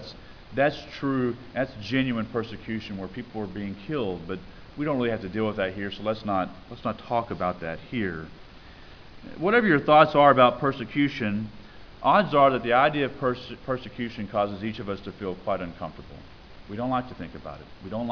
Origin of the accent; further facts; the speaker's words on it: United States; I like the comforts that I have as an American. I like the freedoms that I have as an American, as a Christian American.